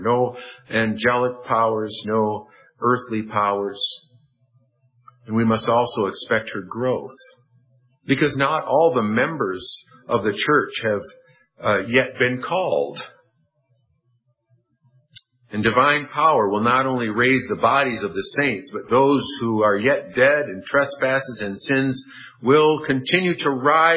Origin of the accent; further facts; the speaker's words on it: United States; Maybe it's because I'm an American, but I was disappointed at the outcome of the elections this past week